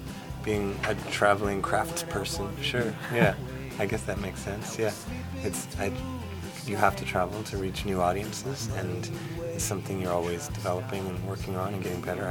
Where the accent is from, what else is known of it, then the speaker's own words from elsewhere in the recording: Moncton, New Brunswick, Canada; also born or lived in Ottawa; now in Montreal, Canada; I moved around a lot as a kid, and I grew up in Moncton, New Brunswick, and then I spent many years here in Ottawa as well. And then I moved to Montreal about 9 years ago.